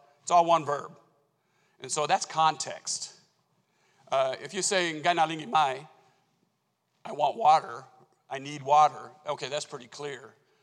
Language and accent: English; Kansas City, United States; I'm from Kansas City. Kansas City's 2 million.